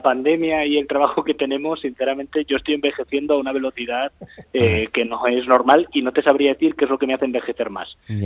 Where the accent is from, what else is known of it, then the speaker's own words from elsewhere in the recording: Bilbao, Basque Country, Spain; sí, yo soy de Bilbao, sí … De Bilbao.